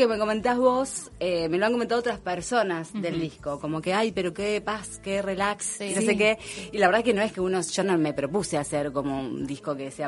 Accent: Arteaga, Santa Fe, Argentina; Como sabés que yo soy del interior, sí, también, ¿no? Soy de Arteaga, que es un pueblo que está en Santa Fe, está más o menos a 100 kilómetros de Rosario.

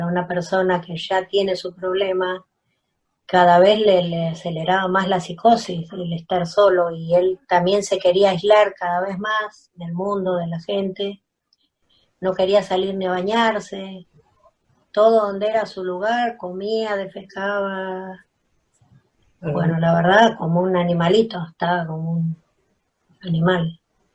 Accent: San Isidro, Buenos Aires Province, Argentina; soy de San Isidro y soy mamá

